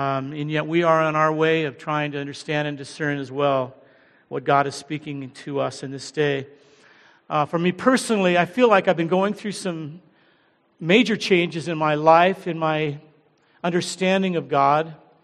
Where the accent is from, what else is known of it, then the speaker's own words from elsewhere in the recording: United States; accent: American; I hope you can understand my accent. If I'm speaking too quickly, raise your hand and I'll slow down. I know you're not used to this American accent.